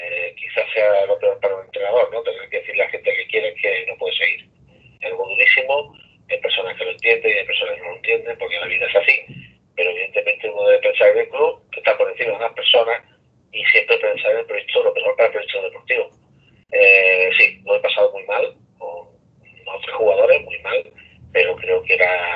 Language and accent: Spanish; Andalusia, Spain; que representemos como malagueños, pues ese balonmano, para nosotros es un orgullo, evidentemente.